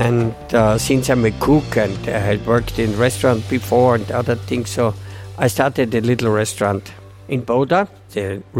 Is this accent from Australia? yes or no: no; Austria; I'm from Austria and 66 years old.